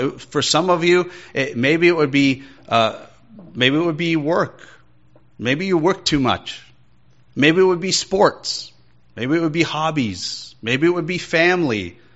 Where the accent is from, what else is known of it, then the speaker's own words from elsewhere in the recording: Scotland, United Kingdom; Now, for me, I'm Scottish, okay, so I'm a meat and potatoes guy, right?